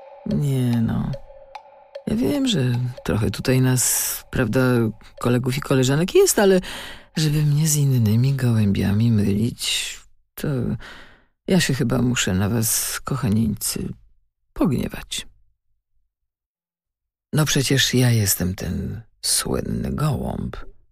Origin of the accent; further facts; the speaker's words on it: Poznań, Greater Poland Voivodeship, Poland; a my, poznaniacy, nie musimy ponownie oglądać trykających się koziołków.